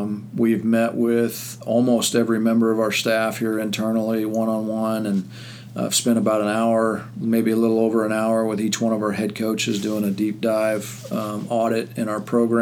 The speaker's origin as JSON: {"language": "English", "town": "Manhattan", "region": "Kansas", "country": "United States", "tie": "born or raised there", "said": "I grew up in Manhattan, Kansas, so Wichita State's been on my radar since I was a junior high kid"}